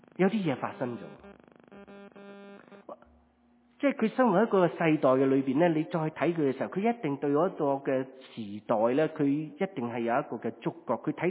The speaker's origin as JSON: {"language": "Chinese", "country": "China", "said": "犹太人和我们中国人都有类似的地方"}